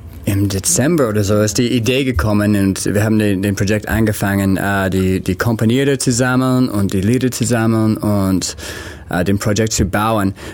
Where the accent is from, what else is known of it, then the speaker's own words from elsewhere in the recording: Los Angeles, California, United States; German is a second language; now in Ulm, Germany; ich komme aus Los Angeles. Ich bin hier in Ulm seit 2011. Ich war hier in Ulm umgezogen.